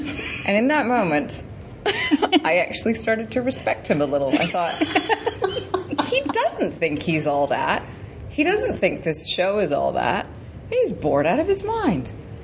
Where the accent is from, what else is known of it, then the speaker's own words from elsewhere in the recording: North Vancouver, British Columbia, Canada; And I grew up in North Vancouver, which is very white.